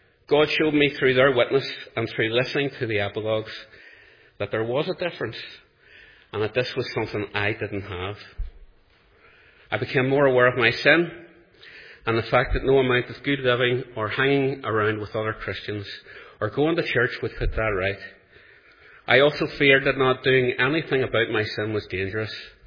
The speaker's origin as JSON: {"language": "English", "town": "Monkstown", "region": "Northern Ireland", "country": "United Kingdom", "tie": "born or raised there", "said": "For the first 28 years of my life, I grew up in the Monkstown Estate."}